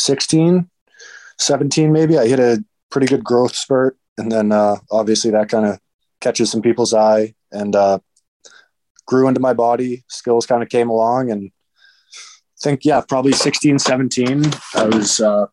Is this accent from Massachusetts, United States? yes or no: yes; Massachusetts, United States; I wanted to play out my year with Boston Advantage out of my hometown, kind of right next to it.